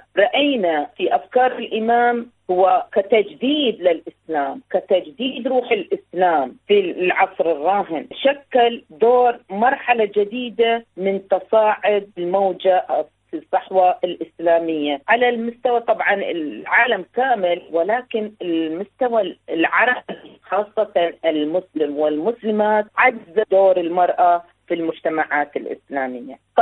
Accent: Bahrain; ربما أتكلم عن البحرين لأنها جذوري من البحرين ولأني تربيت وترعقعت في البحرين.

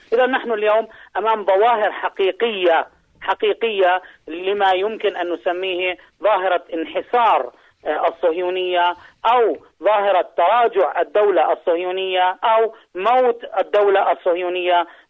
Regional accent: Palestine; التي نعاني منها نحن كشعب فلسطيني هو التخاذل

